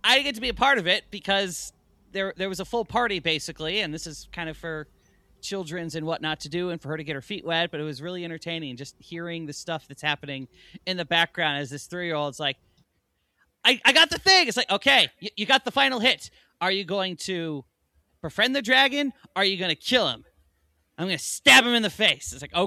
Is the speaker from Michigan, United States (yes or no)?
yes; Detroit, Michigan, United States; growing up in Detroit